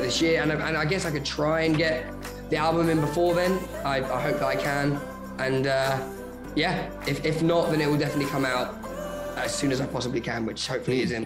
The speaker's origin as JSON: {"language": "English", "country": "United Kingdom", "said": "yeah, no, of course, I'm British."}